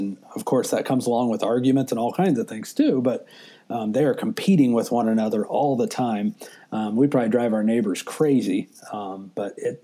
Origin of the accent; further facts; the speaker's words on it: Indiana, United States; I grew up fishing with my dad a lot. We grew up right on the Wabash River here in Indiana.